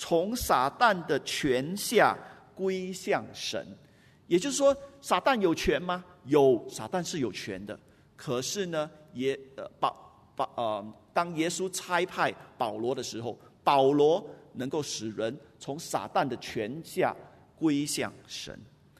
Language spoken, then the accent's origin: Chinese; Singapore; 用我们新加坡人的话就是他是有 pattern 的啦